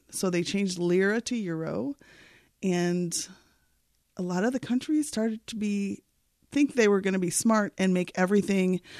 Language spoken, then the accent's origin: English; United States; accent: American; And they hired me on the spot because I had an American accent and not an English accent